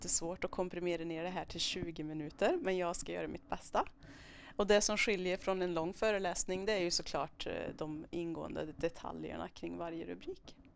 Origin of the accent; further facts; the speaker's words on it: Grums, Värmland, Sweden; Jag utgår ifrån Grums där jag är uppvuxen och fortfarande inte har flyttat ifrån.